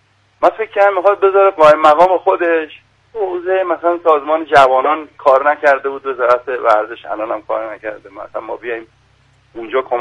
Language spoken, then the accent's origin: Persian; northern Iran, Iran; ما چون شمالی هستیم.